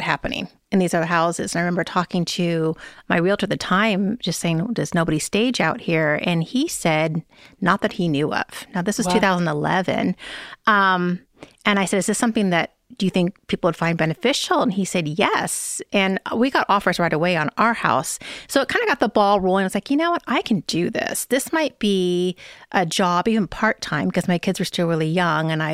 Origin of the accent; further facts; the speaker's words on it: Seattle, Washington, United States; moved away as an adult; I'm originally from Seattle and I moved down here to California after college.